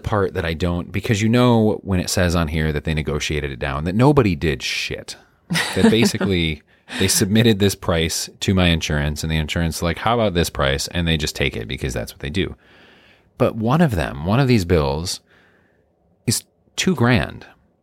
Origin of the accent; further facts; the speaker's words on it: Midwest, United States; I'm from the Midwest, so I just apologize for everything.